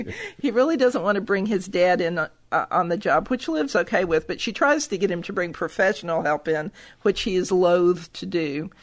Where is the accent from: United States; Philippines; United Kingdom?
United States; Memphis, Tennessee; because I grew up in Memphis and I worked in West Tennessee in all these little towns.